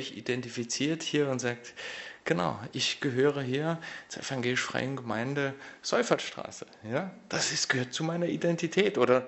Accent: Heidenheim, Baden-Württemberg, Germany; Wer jetzt Fußballfan ist von euch, der kennt auch FC Heidenheim. Das ist tatsächlich die Kreisstadt, wo ich herkomme.

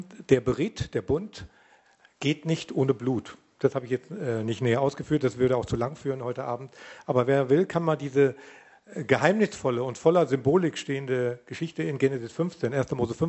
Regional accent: North Rhine-Westphalia, Germany; Ich komme aus dem Ruhrgebiet, da hat man malocht.

